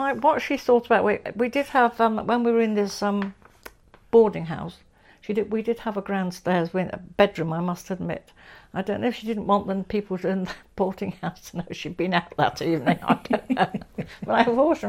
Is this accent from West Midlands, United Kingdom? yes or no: yes; Rugby, West Midlands, United Kingdom; born there; because I was born in Regby, Warwickshire, in 1938.